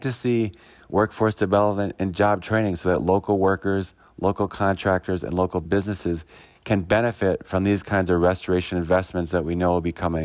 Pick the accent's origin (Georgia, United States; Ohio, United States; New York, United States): Ohio, United States; Cleveland; I grew up in Cleveland, so I'm familiar with the river catching on fire.